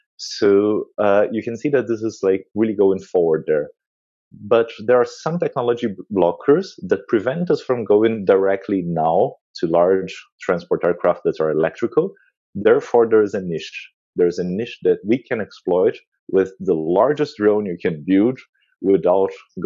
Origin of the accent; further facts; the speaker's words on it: Brazil; When I was a kid, I'm from Brazil